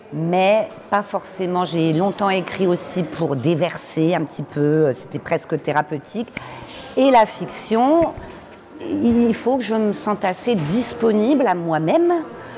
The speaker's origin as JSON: {"language": "French", "town": "Reims", "region": "Grand Est", "country": "France", "said": "De Reims."}